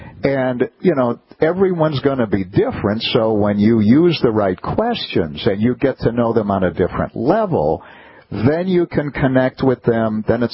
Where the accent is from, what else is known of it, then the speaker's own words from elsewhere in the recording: Wisconsin, United States; I'm from Wisconsin. In January of 1986, we had 30 days in a row below zero.